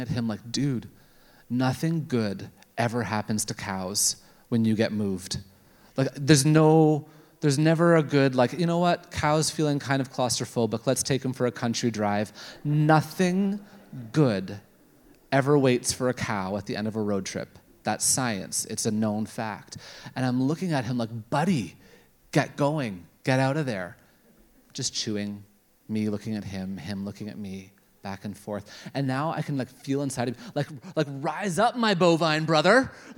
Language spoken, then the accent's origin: English; Canada; so I'm a Canadian driver, so I still somewhat follow rules.